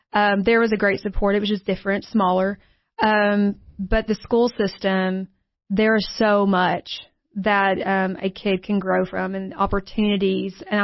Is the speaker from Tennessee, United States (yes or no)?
yes; Cookeville, Tennessee, United States; I was born and raised in Cookeville. So, yes, been here for 33 years.